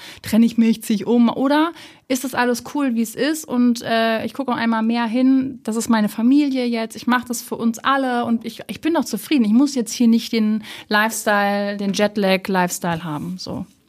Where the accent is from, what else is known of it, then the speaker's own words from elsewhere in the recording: Hamburg, Germany; now in Berlin, Germany; ich komme ja auch aus Hamburg, das ist halt mega Kleinstadt, das ist auch ein bisschen mehr snobby und so.